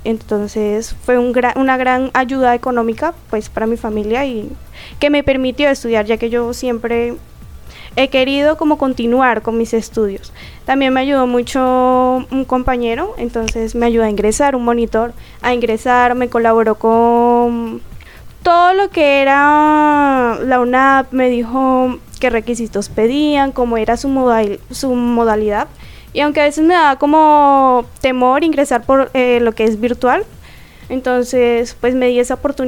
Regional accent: Venezuela; Yo soy venezolana.

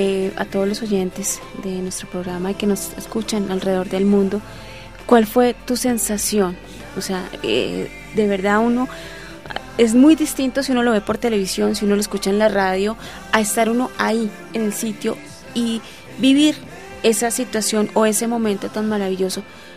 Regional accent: Colombia

